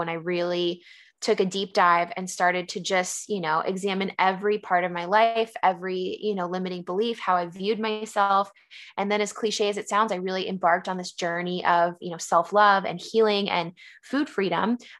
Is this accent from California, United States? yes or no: yes; San Diego, California, United States; also born or lived in San Francisco; now in Philadelphia, United States; I live currently in Philadelphia. I'm very new to the East Coast. I actually was born and raised in San Diego, lived in San Francisco for a little bit